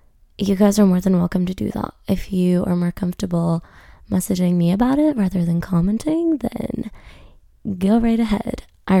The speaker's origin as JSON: {"language": "English", "region": "New York", "country": "United States", "tie": "born there", "said": "If you guys aren't aware, I was born in New York. So New York's always had like a special place in my heart."}